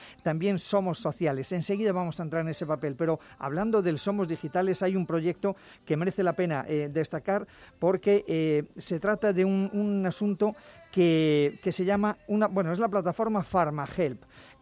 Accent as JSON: {"language": "Spanish", "country": "Spain", "said": "nosotros como país y como ciudadanos españoles nos sentimos orgullosos"}